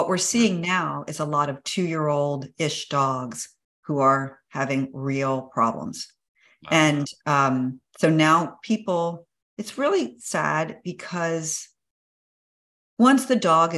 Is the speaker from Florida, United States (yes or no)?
yes; Daytona Beach, Florida, United States; I grew up on the beach. I grew up in Daytona Beach